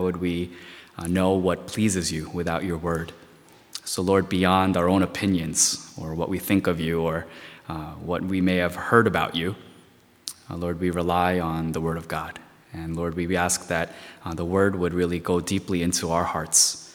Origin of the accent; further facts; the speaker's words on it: New York, United States; I'm going to share with you several traumatic moments in my life as a Christian boy growing up in New York.